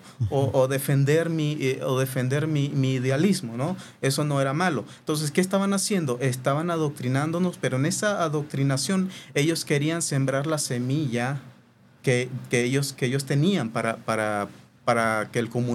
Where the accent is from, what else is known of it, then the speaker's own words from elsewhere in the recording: Nicaragua; Tú sabes que soy de Nicaragua. Para el tiempo que estaba terminando la guerra o la guerrilla en Nicaragua, creo que eran mis 5 o 6 años